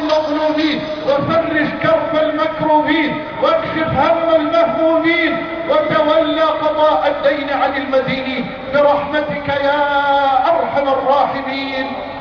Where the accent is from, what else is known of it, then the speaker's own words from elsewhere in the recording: Egypt; بلدنا مصر